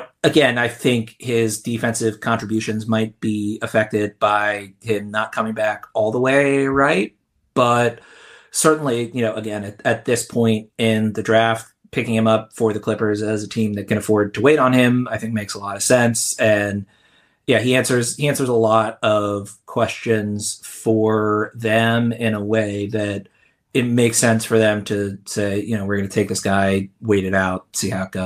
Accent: New York, United States; I'm not a Knicks fan, but I'm from New York

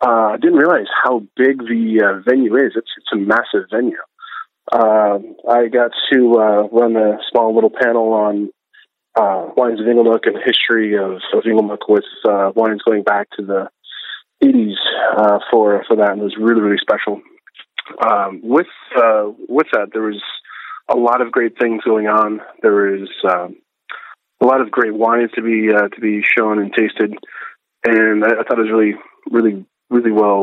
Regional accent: Phoenix, Arizona, United States; now in Bay Area, United States; being born and raised in Phoenix.

